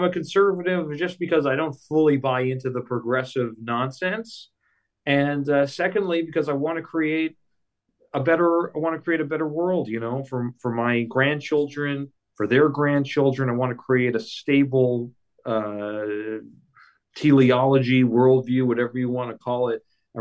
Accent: Quebec, Canada; I grew up in French Canada, and French Canada has two points of differentiation. It's French and it's Catholic.

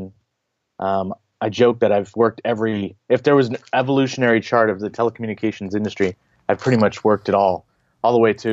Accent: California, United States; I grew up in the Bay Area.

